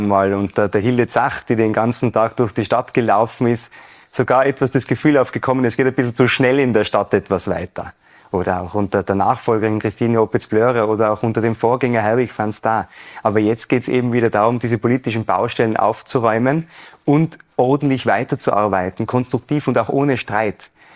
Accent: Innsbruck, Tyrol, Austria; Also ich bin Innsbrucker und bin auch schon wieder da.

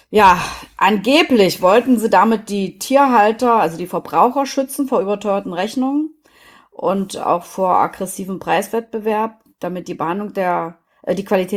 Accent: Germany; ich bin ja in der DDR groß geworden

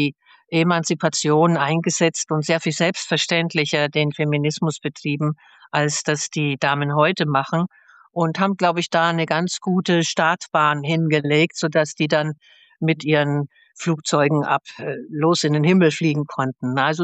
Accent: Munich, Bavaria, Germany; für mich als Münchnerin

